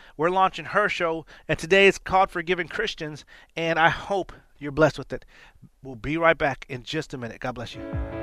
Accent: India; I'm from India

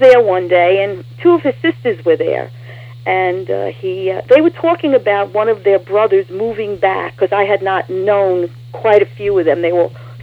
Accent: Brooklyn, New York, United States; I was raised in Brooklyn. The area that I was raised in was called East New York, Brooklyn, in an Italian family, not a religious family.

